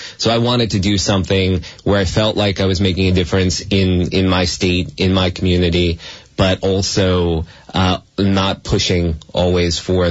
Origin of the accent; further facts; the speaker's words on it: Kearny, New Jersey, United States; also born or lived in Hoboken; now in Chester, United States; So I'm from New Jersey originally, from Kearney in Hudson County.